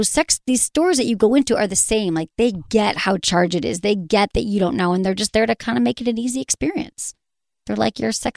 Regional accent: Michigan, United States; I was in Michigan. I'm from Michigan, driving to Chicago

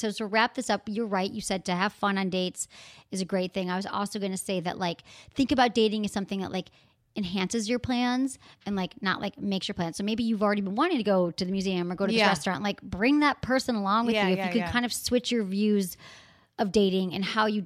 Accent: Midwest, United States; I'm from the Midwest, like air. I say long A's.

